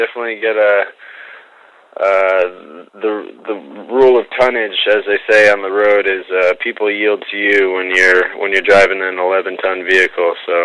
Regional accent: New Haven, Connecticut, United States; I'm actually from New Haven, Connecticut, originally, where we've been based since October.

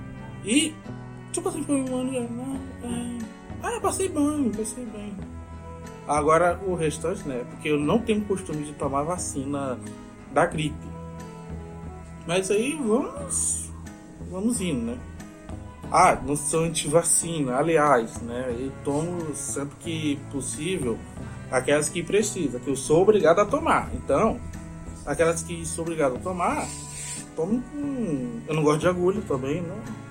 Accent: Porto Nacional, Tocantins, Brazil; Eu falo, sou de Porto Nacional, a capital.

